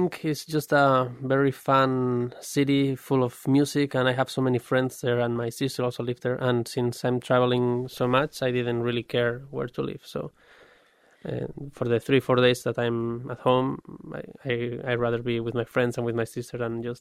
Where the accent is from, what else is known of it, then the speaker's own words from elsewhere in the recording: Madrid, Community of Madrid, Spain; English is a second language; I'm from Spain. I'm from Madrid.